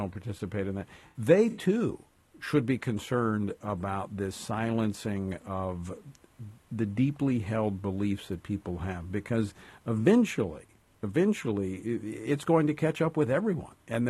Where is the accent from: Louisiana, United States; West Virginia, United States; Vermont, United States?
Louisiana, United States; this one from my home state of Louisiana.